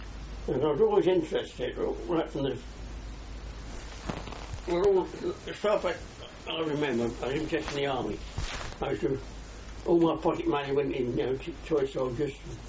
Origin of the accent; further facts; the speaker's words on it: London, United Kingdom; I was born in Camden Town in London on the 21st of May, 1912.